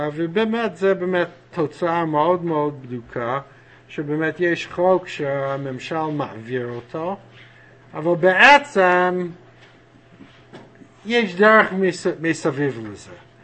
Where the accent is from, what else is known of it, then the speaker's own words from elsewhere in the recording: New York, United States; Hebrew is a second language; moved away as an adult; now in Israel; כשאני גדלתי באזור ניו יורק